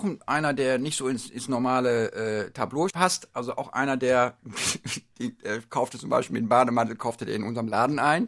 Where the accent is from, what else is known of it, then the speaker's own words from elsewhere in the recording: Northern Germany, Germany; hier ist meine Heimat, hier bin ich groß geworden, ich bin Norddeutscher mit Leib und Seele